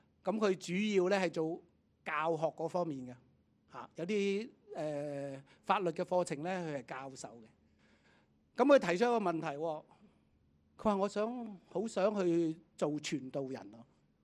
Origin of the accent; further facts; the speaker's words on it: Hong Kong; Chinese is a second language; 我们香港人比较接受，即是教育多很多的